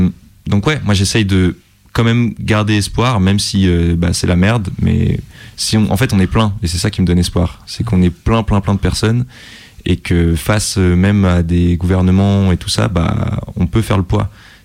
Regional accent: Lyon, Auvergne-Rhône-Alpes, France; Moi, je suis de Lyon d'origine, puis maintenant je viens en Haute-Savoie.

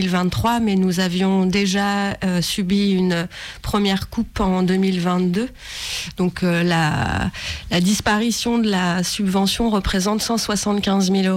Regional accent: Brittany, France; now in Lyon, France; je suis bretonne d'origine, donc j'ai commencé à travailler là-bas. Et puis ensuite, je suis venue m'installer à Lyon

